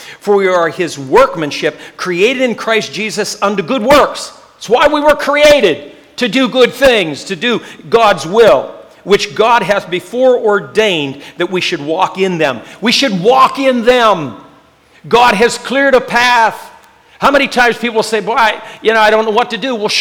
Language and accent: English; Johnstown, United States; I'm from Johnstown, and I have a very good work ethic